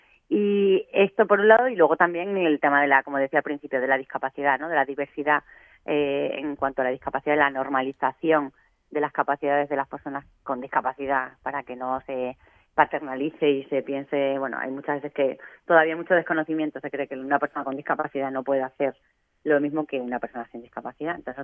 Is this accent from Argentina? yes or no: no; Valdencín, Extremadura, Spain; nosotras somos de Extremadura, de un pueblito que se llama Valdencín